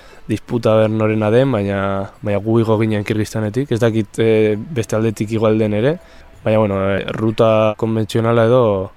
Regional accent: Vitoria-Gasteiz, Basque Country, Spain; born there; 20 urte ditut, Gasteizen jaio naiz

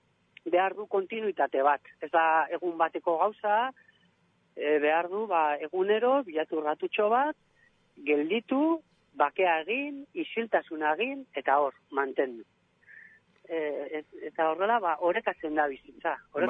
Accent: Pamplona, Navarre, Spain; Bai, ni Iruñakoa naiz.

